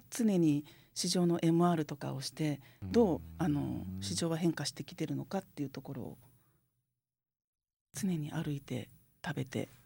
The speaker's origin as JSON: {"language": "Japanese", "region": "Hiroshima", "country": "Japan", "tie": "born or raised there", "said": "私生まれも育ちも生粋の広島なんで"}